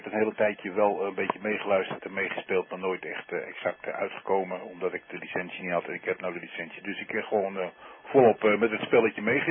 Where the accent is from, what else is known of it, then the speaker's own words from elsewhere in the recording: Wolvega, Friesland, Netherlands; Ik kom uit Wolvenga.